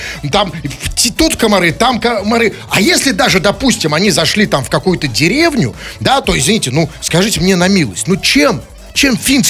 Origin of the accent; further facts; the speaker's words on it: Chelyabinsk, Chelyabinsk Oblast, Russia; Кстати, я из Челябинска.